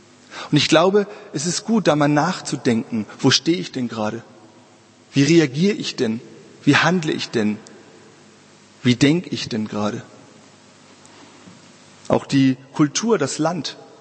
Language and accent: German; Baden-Württemberg, Germany; bin in Heidelberg, da bin ich in der Nähe aufgewachsen